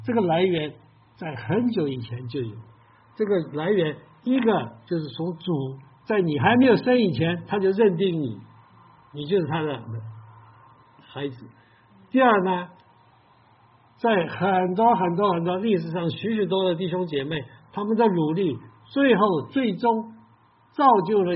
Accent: China; 那么我们中国人至少欠他们一份情，三分之一的福音是从他们那里来的

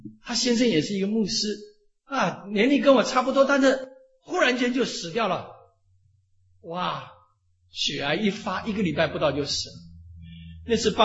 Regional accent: Taiwan; now in United States; 你看我从小是放牛班长大，台湾学校有两种班，一种是升学班，一种是放牛班。

